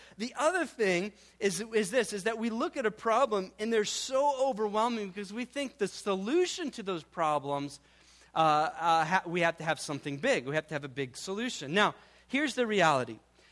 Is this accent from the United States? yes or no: yes; Midwest, United States; All right, we're from the Midwest, and we went to school in L.A. County.